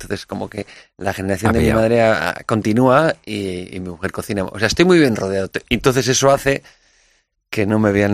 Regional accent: Basque Country, Spain; O sea, yo soy vasco y toda la cocina vasca, toda la nueva cocina vasca es una maravilla.

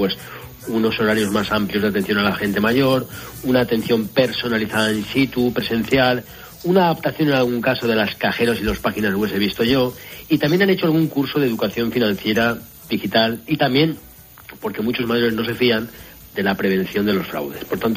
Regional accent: Valencian Community, Spain; yo soy valenciano, aquí tenemos el Banco Público Valenciano

